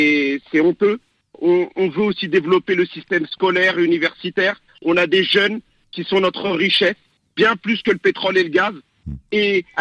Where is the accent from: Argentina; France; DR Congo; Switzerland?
France; born there; moi, je suis à Paris, je suis ce qu'on appelle chez les jeunes binationaux. Je suis né en France, mais d'origine algérienne.